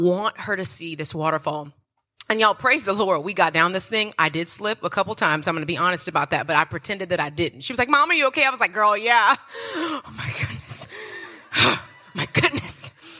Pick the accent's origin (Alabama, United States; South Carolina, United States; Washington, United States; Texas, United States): Texas, United States; My family from Louisiana. I'm from Texas.